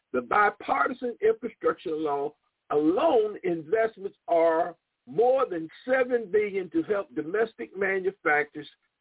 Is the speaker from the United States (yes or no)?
yes; South Carolina, United States; I see my home state being left out of the loop again. South Carolina, there's a project for Georgia